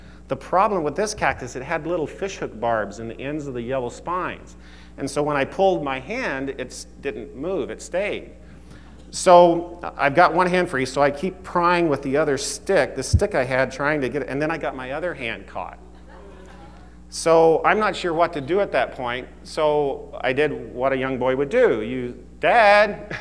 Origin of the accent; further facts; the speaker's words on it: Oklahoma, United States; moved away; I'm from Oklahoma, and when I was young, we would travel back to Oklahoma to visit relatives